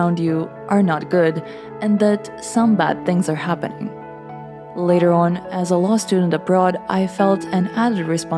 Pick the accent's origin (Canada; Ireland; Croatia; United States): Croatia; Growing up in Croatia, I somehow wanted to distance myself from this topic.